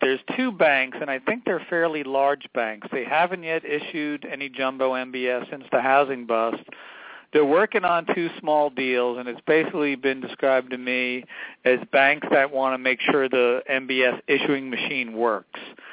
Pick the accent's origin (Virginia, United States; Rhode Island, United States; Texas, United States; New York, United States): New York, United States; I guess I'm being a boost here since I grew up in New York and Long Island.